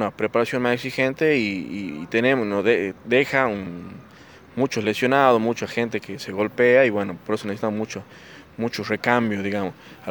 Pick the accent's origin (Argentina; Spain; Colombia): Argentina; Salta; moved away; yo soy de Salta y hace ya como 10, 12 años que vine acá